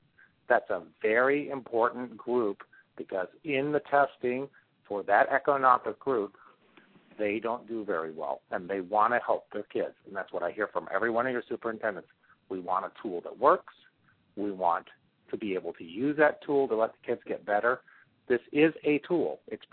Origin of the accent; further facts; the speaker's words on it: England, United Kingdom; born there; I was born in England.